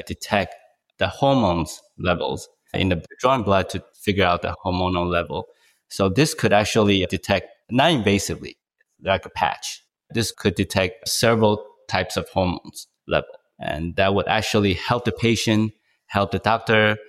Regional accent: Taiwan; moved away as an adult; also born or lived in Hong Kong; now in United States; I was born in Hong Kong and raised in Taiwan and moved to the US for college.

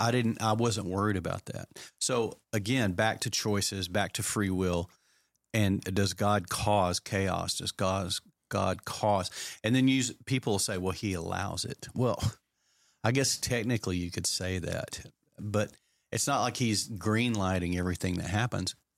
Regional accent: Lubbock, Texas, United States; I mean, if I grew up in Lubbock, Texas, which was Tornado Alley back in the 60s and 70s.

